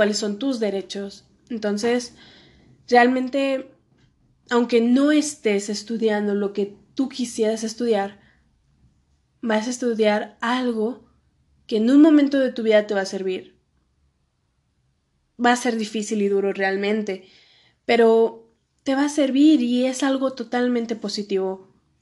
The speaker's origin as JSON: {"language": "Spanish", "town": "Victoria de Durango", "region": "Durango", "country": "Mexico", "said": "Olvidé decir eso, soy mexicana. Soy de Durango, Victoria de Durango. Es un lugar muy bonito, deberían visitarlo."}